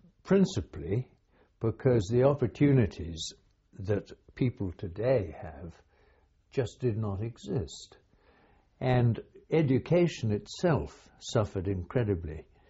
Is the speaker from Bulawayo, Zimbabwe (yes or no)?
no; Masvingo, Zimbabwe; born there; I was born in Rhodesia, as it was then called.